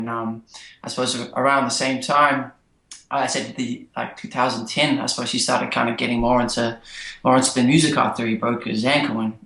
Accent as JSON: {"language": "English", "country": "New Zealand", "tie": "born or raised there", "moved": "as an adult", "lives_now": "New York, United States", "said": "Well, I'm from New Zealand originally, and so grew up there throughout my younger years, and actually moved to New York in 2009."}